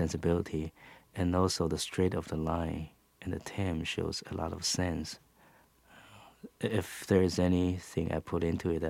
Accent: Taiwan; I grew up in Taiwan.

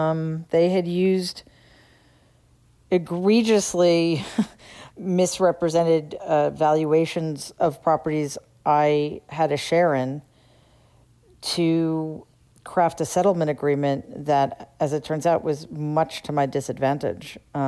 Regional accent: Queens, New York, United States; I grew up in Jamaica, so we didn't, I had the...

